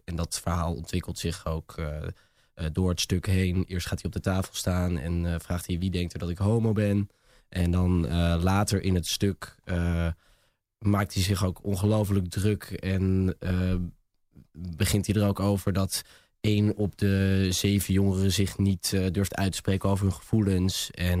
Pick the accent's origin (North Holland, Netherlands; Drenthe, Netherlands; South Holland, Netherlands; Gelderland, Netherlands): North Holland, Netherlands; Nee, ik kom niet uit Amsterdam. Ik kom uit het pittoreske Gooi.